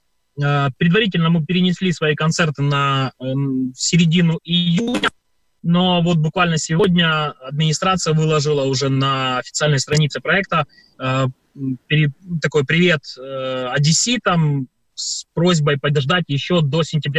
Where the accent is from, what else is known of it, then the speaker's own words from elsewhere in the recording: Chernihiv, Chernihiv Oblast, Ukraine; на самом деле я родом из Чернигова, и это город моей мамы, город, в котором родилась моя мама, и родился я.